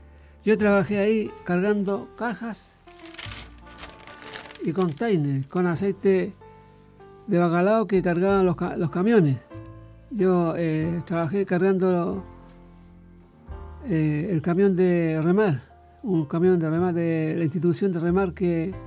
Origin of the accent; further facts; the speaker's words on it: Valparaíso, Chile; born there; Sí, nací aquí en la Avenida Francia, en pleno Valparaíso.